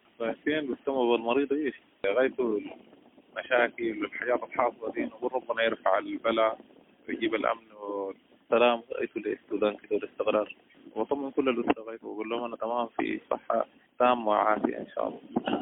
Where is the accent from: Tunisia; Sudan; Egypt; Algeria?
Sudan; Nyala, South Darfur; born there; من مواليد نيالا.